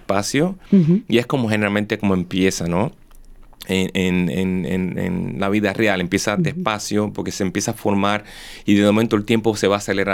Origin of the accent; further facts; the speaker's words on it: Cuba; Y entonces cuando yo salí de mi pueblo a La Habana, todo lo que había o lo que viví era otro tipo de música